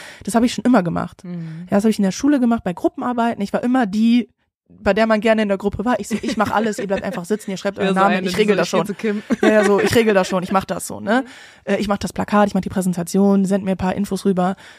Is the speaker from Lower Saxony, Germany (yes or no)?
no; North Rhine-Westphalia, Germany; bin auch aus NRW